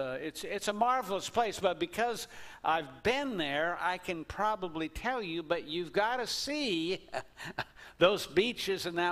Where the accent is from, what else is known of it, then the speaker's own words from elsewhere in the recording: Baird, Texas, United States; my hometown of Baird